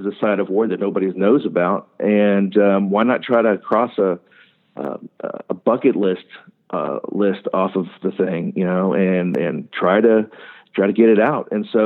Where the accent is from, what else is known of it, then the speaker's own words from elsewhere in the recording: New Jersey, United States; born there; also born or lived in Japan / Ohio; I was born right outside of McGuire Air Force Base in New Jersey. I spent my whole life traveling, 7 years in Japan, been through Thailand, Philippines, all over the United States before we ended up settling down in Ohio